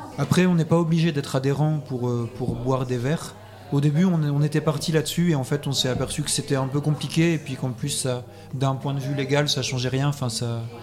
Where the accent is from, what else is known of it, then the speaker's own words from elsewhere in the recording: Hauts-de-France, France; Moi, j'ai grandi dans le Pas-de-Calais.